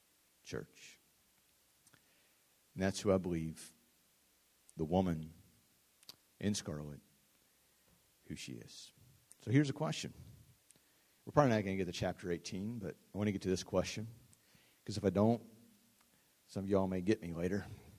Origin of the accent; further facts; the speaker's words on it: Ohio, United States; I grew up near Cincinnati, very highly Roman Catholic